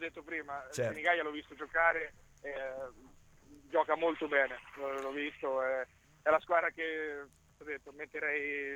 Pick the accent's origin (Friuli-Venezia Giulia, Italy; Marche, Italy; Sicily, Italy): Marche, Italy; Ancona; sono d'Ancona